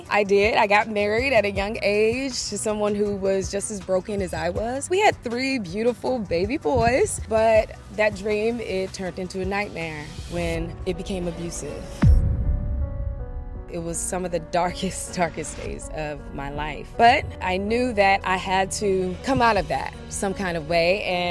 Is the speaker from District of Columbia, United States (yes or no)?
yes; Washington, District of Columbia, United States; I'm from Washington, D.C.